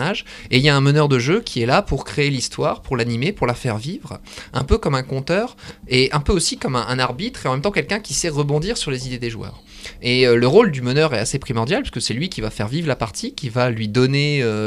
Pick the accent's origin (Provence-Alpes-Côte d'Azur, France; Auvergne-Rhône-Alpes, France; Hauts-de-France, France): Hauts-de-France, France; Je précise ici que je suis local, hein. je suis du Pas-de-Calais, donc ça aide.